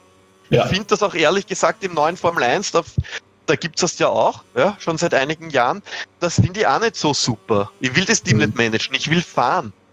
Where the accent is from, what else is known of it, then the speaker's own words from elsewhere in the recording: Austria; Ich sage jetzt nur als Beispiel als Österreicher natürlich